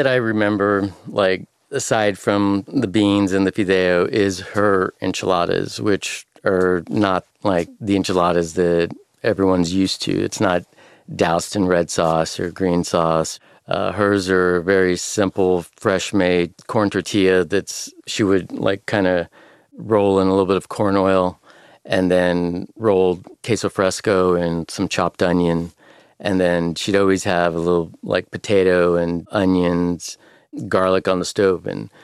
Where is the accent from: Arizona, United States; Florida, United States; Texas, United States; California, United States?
Texas, United States; San Antonio; also born or lived in Austin; I didn't actually have queso in San Antonio growing up.